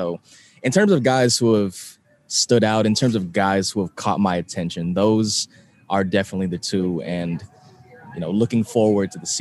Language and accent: English; California, United States; I'm from California where it's like 65 degrees all the time.